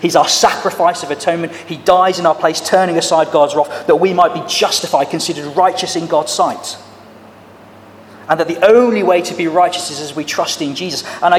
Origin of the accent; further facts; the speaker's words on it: Lowestoft, East of England, United Kingdom; growing up in Lowestoft, just into Suffolk, near Norfolk.